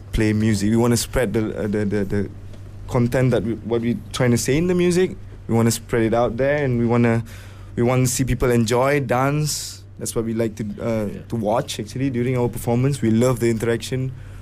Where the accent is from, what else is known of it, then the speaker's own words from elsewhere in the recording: Malaysia; Actually, not really foreign influences, but Malaysia itself, because there's a lot of music that we still need to understand from our own country, from our own roots.